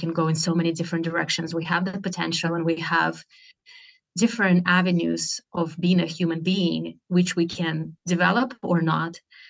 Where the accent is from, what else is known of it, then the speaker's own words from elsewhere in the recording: Russia; moved away as an adult; now in United States; I was brought up in Russia and moved to the United States when I was 21.